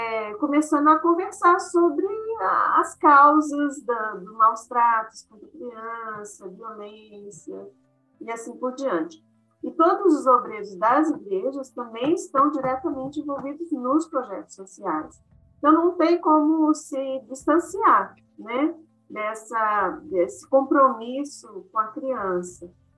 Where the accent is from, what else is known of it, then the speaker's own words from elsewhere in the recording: Rio de Janeiro, Brazil; eu vim do Rio de Janeiro para uma região de Minas Gerais, que é Vale do Rio Doce, Jequitinhonha, uma região central de Minas, para trabalhar num projeto social numa missão de origem holandesa.